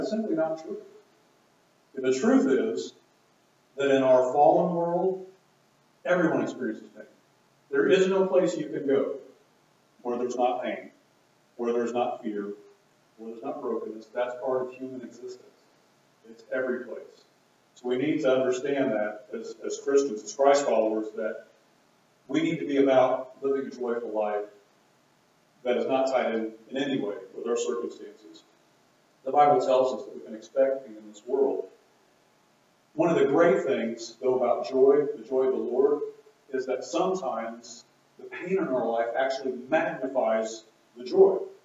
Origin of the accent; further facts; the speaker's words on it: United States; as an American who has a pretty comfortable life in most ways